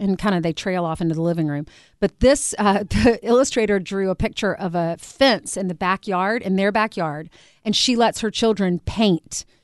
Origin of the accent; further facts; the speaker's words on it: South Carolina, United States; now in New York City, United States; Well, I'm an East Coaster. I grew up in South Carolina. Yep. Worked there for 5 years after college.